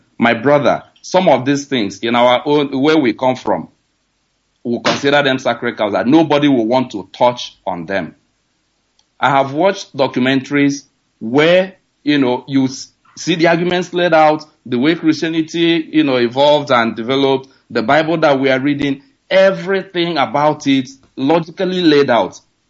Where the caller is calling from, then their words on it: Lincoln, Nebraska, United States; I'm calling you from Lincoln, Nebraska.